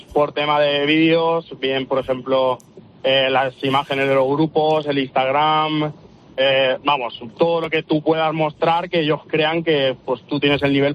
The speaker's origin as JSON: {"language": "Spanish", "town": "Alicante", "region": "Valencian Community", "country": "Spain", "said": "Nosotros somos de la Comunidad Valenciana, somos de Alicante."}